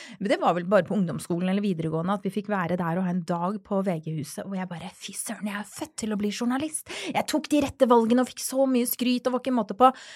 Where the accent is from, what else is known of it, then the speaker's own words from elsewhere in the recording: Oslo, Norway; jeg østkantjente, født og oppvokst på Tveita, elsket å bo på Tveita. Bodde I blokk 4. etasje, beste barndommen ever. Flyttet etter hvert til Manglerud